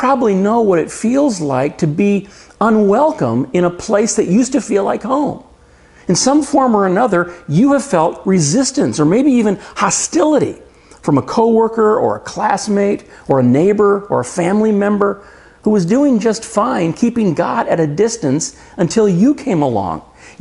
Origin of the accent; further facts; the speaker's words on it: California, United States; Most of you know that I grew up in California, and it's different there because almost everyone there came from somewhere else.